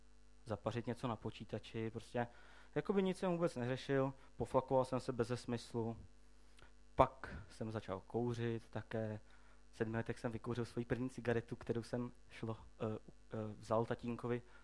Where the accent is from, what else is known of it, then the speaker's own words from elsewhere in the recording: Plzeň, Plzeň Region, Czechia; Já nevím, prostě šel jsem, chodil jsem tam u nás v Plzni do církve